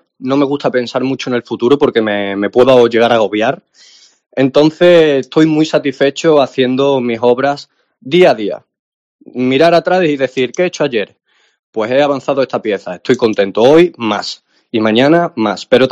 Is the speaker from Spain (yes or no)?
yes; Extremadura, Spain; now in Paris, France; porque es tan grande salir de mi pueblo, que no es gran cosa en el mundo artístico, ¿no? Porque no tiene el reconocimiento que puede tener aquí en París.